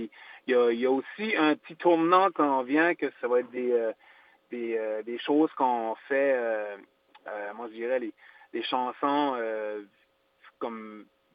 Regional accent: Acadia, Canada; T'sais, on est acadien, mais on a beaucoup d'influence anglaise aussi.

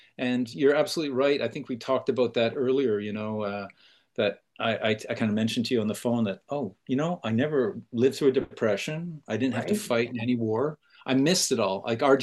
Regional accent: Canada; Canada being a new construct, I mean, we grew up in the Trudeau era, just society, multiculturalism

